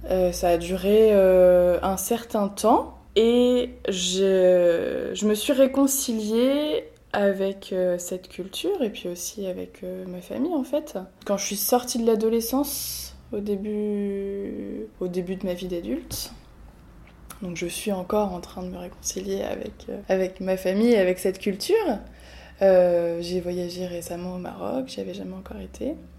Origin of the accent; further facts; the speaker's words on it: France; j'ai 26 ans. Je suis psychologue et je suis une femme, une jeune femme française. J'ai grandi en France. Ma maman est née au Maroc. Et elle est arrivée en France dans les années 70 avec sa famille.